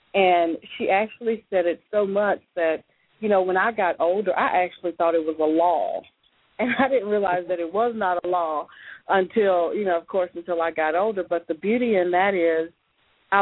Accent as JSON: {"language": "English", "town": "Nashville", "region": "Tennessee", "country": "United States", "tie": "born there", "said": "I was born in the Preston Taylor Housing Projects in December the 18th, 1974, in those housing projects. Are located on the west side of Nashville"}